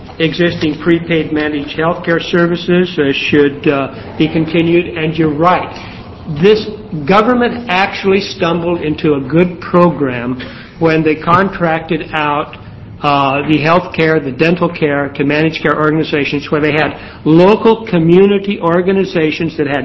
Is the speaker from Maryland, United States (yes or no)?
no; Fall Creek, Oregon, United States; For the record … I'm from Fall Creek.